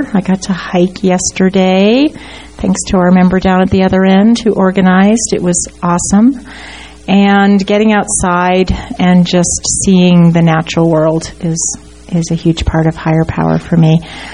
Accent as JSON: {"language": "English", "town": "Boulder", "region": "Colorado", "country": "United States", "said": "from Boulder."}